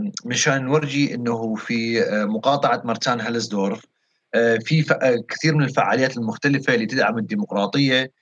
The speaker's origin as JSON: {"language": "German", "country": "Iraq", "second_language": "German", "moved": "yes", "lives_now": "Berlin, Germany", "said": "ich komme aus dem Irak. Ich bin in Berlin seit 4.5 Jahren jetzt."}